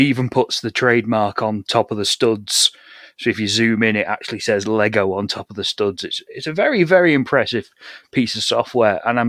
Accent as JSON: {"language": "English", "region": "North West England", "country": "United Kingdom", "tie": "born there", "lives_now": "Liverpool, United Kingdom", "said": "I was born in Lancashire, but I moved to Liverpool when I was a police officer."}